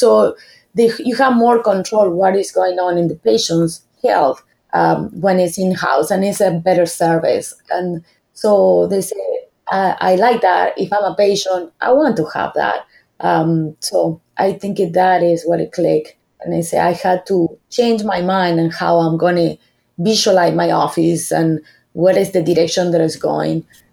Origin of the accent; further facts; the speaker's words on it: Argentina; English is a second language; moved away as an adult; now in California, United States; Like you say, I'm from Argentina. I grew up there. So I was practicing dentistry like that there. When I moved to California